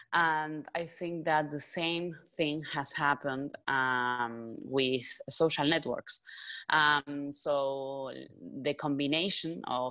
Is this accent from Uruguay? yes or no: yes; Uruguay; and I am from Uruguay, that's down South America.